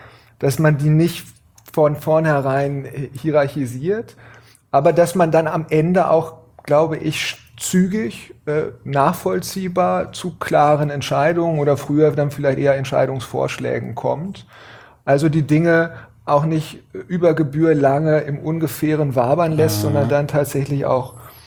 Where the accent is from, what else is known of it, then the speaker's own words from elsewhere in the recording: Gifhorn, Lower Saxony, Germany; also born or lived in Berlin; now in Hanover, Germany; Und dann bin ich aufgewachsen, groß geworden in Gifhorn und bin zum Studieren nach Hannover gekommen. Ja. Also ich bin etwa mein halbes Leben jetzt Hannoveraner, war noch mal einen kurzen Moment, ein paar Jahre in Berlin, aber seit Studium mit dieser einen Unterbrechung in Hannover.